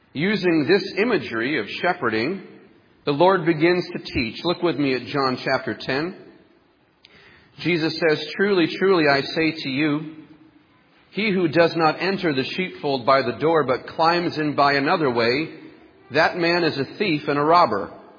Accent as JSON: {"language": "English", "town": "Gilmanton Iron Works", "region": "New Hampshire", "country": "United States", "tie": "born or raised there", "said": "I grew up in Gilmanton Ironworks, New Hampshire, and my family always traveled for church."}